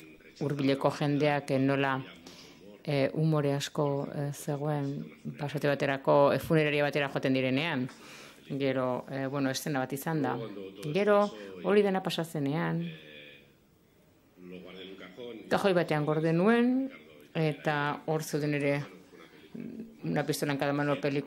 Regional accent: Argentina; Argentinarra da, ni argentinarra naiz.

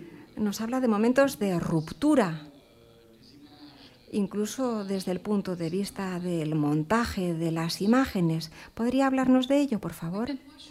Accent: Lebanon; me encantaría ver estabilidad en mi país, en Líbano. Y sobre todo, ojalá mis compatriotas fuesen vivir en paz.

